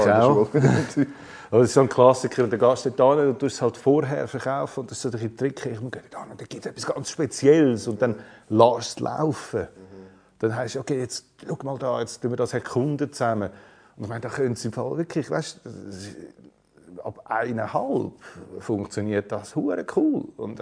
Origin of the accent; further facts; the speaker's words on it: Oerlikon, Zurich, Switzerland; Ja, ich bin in Oerlikon aufgewachsen